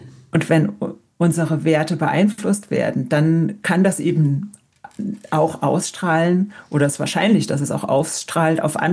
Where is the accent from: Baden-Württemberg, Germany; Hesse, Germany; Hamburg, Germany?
Baden-Württemberg, Germany; Konstanz; now in Santa Fe; Ich bin aus Konstanz nach Santa Fe umgezogen und Konstanz ist ja auch eine Fahrradstadt